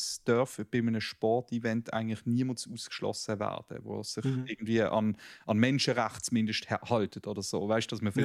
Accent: Switzerland; als Schweizer

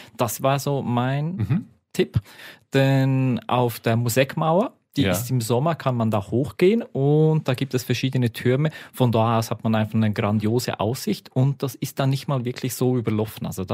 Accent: Lucerne, Switzerland; Weil es meine Heimat ist. Ich bin hier aufgewachsen. Ich darf hier leben.

